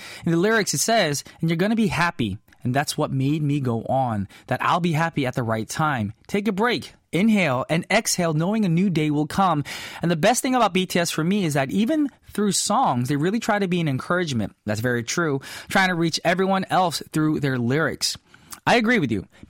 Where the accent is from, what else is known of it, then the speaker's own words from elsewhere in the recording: United States; I'm originally from the States, so even though I speak Korean